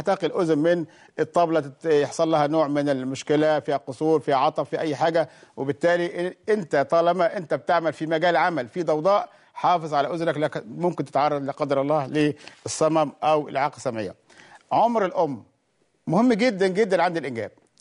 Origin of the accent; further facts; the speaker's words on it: Egypt; حتى ان الطفل كل اللغه اللي يعني عندنا في مصر هنا اللهجه المصريه